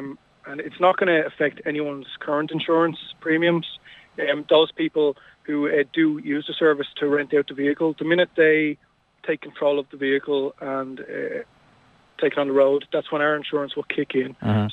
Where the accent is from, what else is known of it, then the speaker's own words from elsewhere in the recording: County Wicklow, Ireland; If we do want to rent from the country, I'm myself from Wicklow, so it can be quite difficult when I'm stuck.